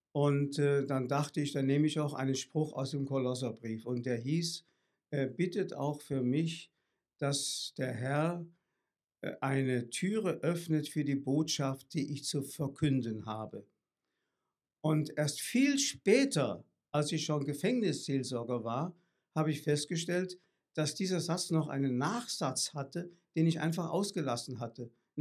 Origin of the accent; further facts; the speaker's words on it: Fulda, Hesse, Germany; Ich komme aus dem Bistum Fulda und Fulda ist sogar mein Heimatort oder Schicksalsort gewesen oder geworden. Ich bin nämlich dort geboren.